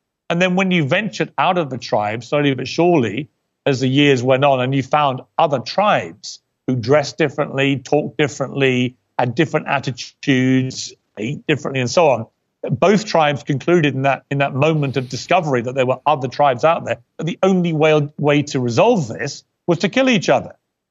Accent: England, United Kingdom; That was always my way when I grew up in England.

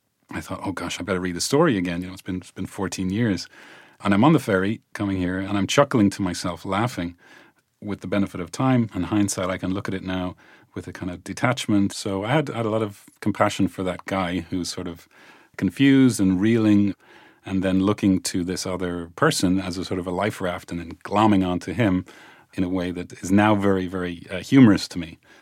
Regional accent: Ireland; Maybe she would have liked that we got married quicker, but I'm Irish, you know.

